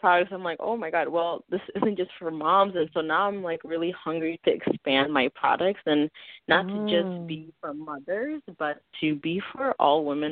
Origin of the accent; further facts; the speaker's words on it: Minneapolis, Minnesota, United States; I'm from Minneapolis, Minnesota.